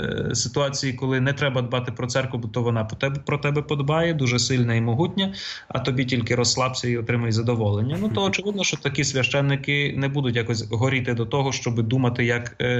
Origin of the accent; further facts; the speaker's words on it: Kharkiv, Kharkiv Oblast, Ukraine; born there; я народився в Харкові, в римокатолицькій родині, мішаній римокатолицькій православній, скажімо так, але був вихований в римокатолицькій вірі.